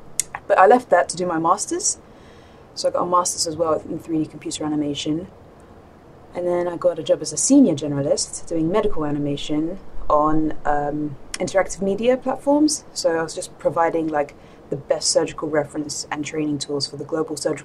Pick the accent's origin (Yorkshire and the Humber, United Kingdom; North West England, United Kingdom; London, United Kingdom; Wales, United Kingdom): London, United Kingdom; I was born and bred in London and I knew the studios would be in America.